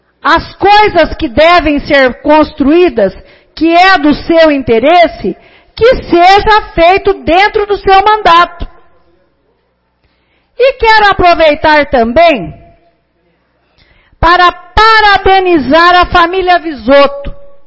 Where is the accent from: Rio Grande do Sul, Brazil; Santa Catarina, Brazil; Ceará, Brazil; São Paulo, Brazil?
São Paulo, Brazil; Nós somos do interior de São Paulo. Nós não moramos na capital.